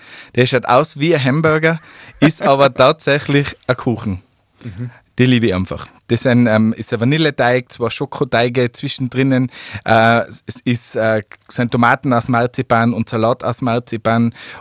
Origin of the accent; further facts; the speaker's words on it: Tyrol, Austria; Das hat sich so über die Jahre irgendwie entwickelt, aber ich bin ein waschechter Tiroler.